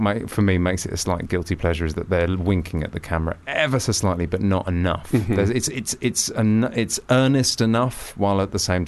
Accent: Maidstone, South East England, United Kingdom; Maidstone.

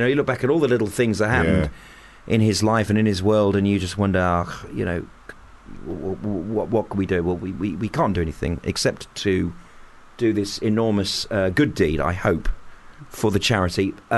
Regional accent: Birmingham, West Midlands, United Kingdom; My cousin, Dr. Fiona Starr, is someone I grew up with in Birmingham.

